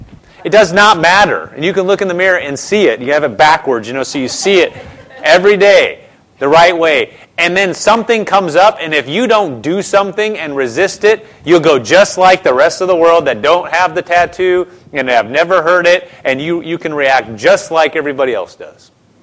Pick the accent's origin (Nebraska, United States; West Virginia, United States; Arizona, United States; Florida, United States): Nebraska, United States; Omaha; I grew up in Nebraska. Omaha, that side of Nebraska borders the Missouri.